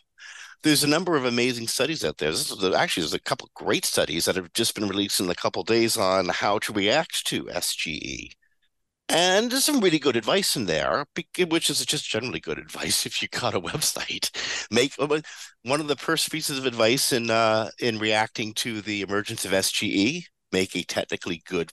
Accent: Canada; that's me being Canadian and very polite, using the word speculative.

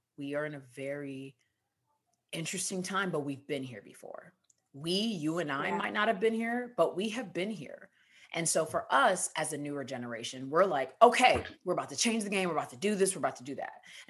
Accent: United States; I think as a Nigerian American, there are books I saw myself in more than I thought I would.

